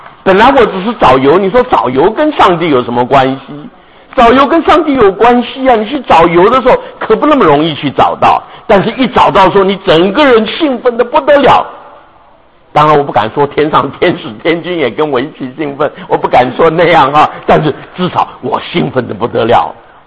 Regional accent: China; 我们中国人教导我们的也是一样，谦受益怎么样，满招损。

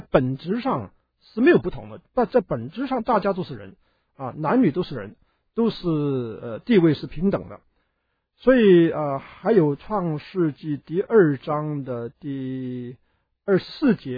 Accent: Hong Kong; 我亲眼看过啊，很多家庭啊是偏爱男孩子的，我小的时候在香港啊。

